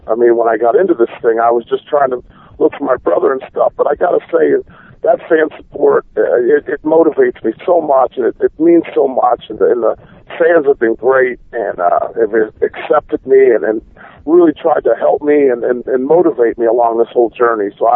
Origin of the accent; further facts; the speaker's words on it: Chicago, Illinois, United States; the first live television outside of Orlando was in Chicago, Illinois, my hometown.